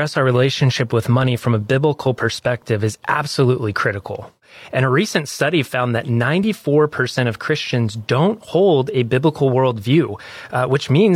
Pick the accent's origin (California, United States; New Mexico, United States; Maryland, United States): New Mexico, United States; Like Walter from my home state in New Mexico, let's take a listen to his story.